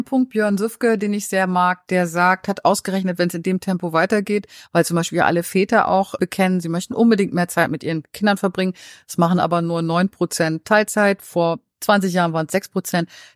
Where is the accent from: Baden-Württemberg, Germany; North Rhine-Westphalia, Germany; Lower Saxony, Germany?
Lower Saxony, Germany; wie meine Heimatgemeinde in Niedersachsen, kleines Kaff